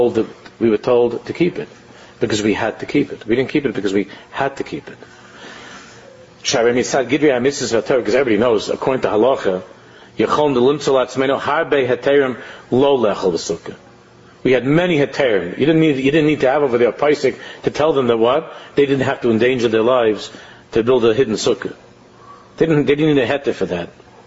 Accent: Queens, New York, United States; I remember where I grew up in Queens, in our neighborhood, there were only a few sukkahs in the whole neighborhood.

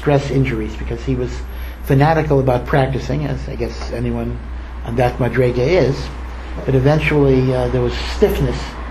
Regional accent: Baltimore, Maryland, United States; And I come from the Baltimore area, so one of the great musical conservatories in the United States is the Peabody Conservatory

